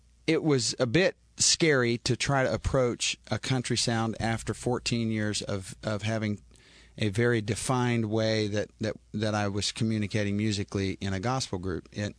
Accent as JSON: {"language": "English", "region": "Texas", "country": "United States", "tie": "born or raised there", "said": "I grew up in West Texas listening to country music and loved it, fell in love with it."}